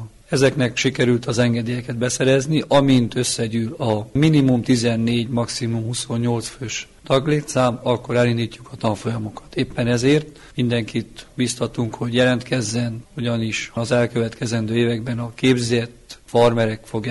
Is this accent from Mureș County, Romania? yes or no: yes; Mezőpanit, Mureș County, Romania; az RMG Marosfalu gazdásza, Mezőpanitból származom, és jelenleg a Marosvásárhelyi Szapienc hallgatója.